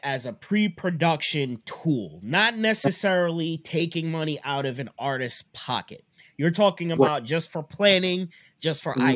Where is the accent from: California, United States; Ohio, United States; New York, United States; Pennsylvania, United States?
New York, United States; moved away as an adult; But I mean, I'm from New York, so